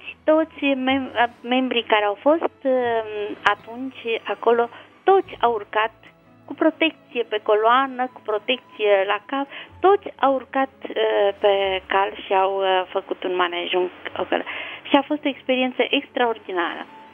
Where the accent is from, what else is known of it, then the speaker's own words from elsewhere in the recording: Constanța, Constanța County, Romania; sunt din Constanța.